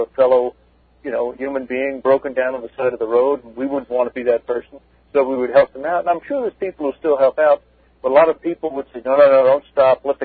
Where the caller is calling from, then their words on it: Stony Brook, New York, United States; I'm from Stony Brook.